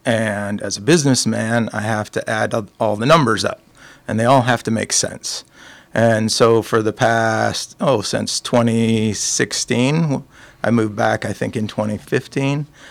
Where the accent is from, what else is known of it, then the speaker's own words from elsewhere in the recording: Marshalltown, Iowa, United States; So I'm from Marshalltown. I'm a graduate of MHS High School. I have a trade degree from MCC. I worked as a draftsman in Ames